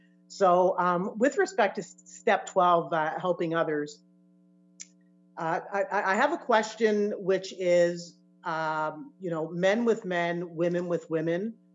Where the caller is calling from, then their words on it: Canada; I'm Zooming in from Canada.